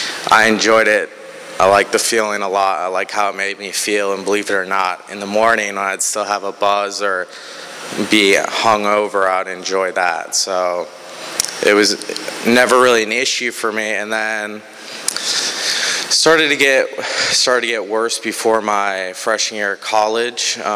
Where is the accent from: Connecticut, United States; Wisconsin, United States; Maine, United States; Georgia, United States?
Wisconsin, United States; born there; I was born in Wisconsin, and I grew up with two parents who didn't have any issues with substances